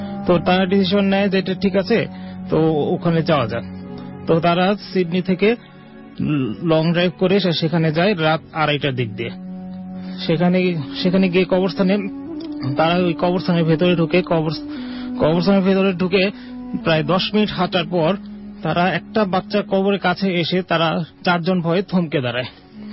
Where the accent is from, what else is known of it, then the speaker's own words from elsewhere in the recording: Dhaka, Dhaka Division, Bangladesh; আমি এসেছি India road farm gate থেকে।